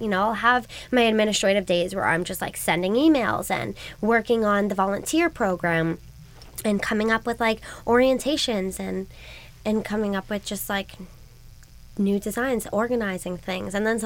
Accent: Florida, United States; now in California, United States; No, I'm from Florida.

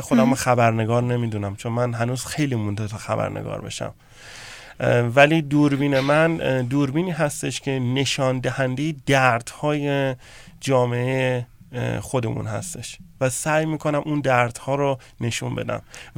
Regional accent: Iran; now in Los Angeles, United States; ما ایرانی هستیم

